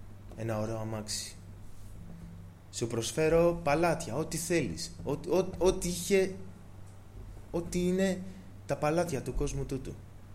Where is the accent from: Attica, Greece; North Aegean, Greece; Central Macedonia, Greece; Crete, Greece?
Attica, Greece; Piraeus; born there; Είμαι γεννημένος μέσα στην Εκκλησία. … Είμαι 27 ετών. Γεννήθηκα στον Πειραιά, στην Εκκλησία του Πειραιά. Από μικρός μέσα στην Εκκλησία.